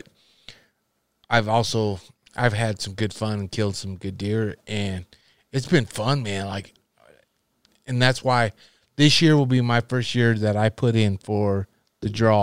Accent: Nebraska, United States; I grew up in Nebraska, and rifle hunting, I kill whitetail all the time.

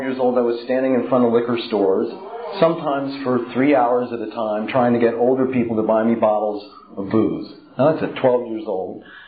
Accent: California, United States; I grew up then in Marin County across the bridge from San Francisco, in the height of the hippie stuff

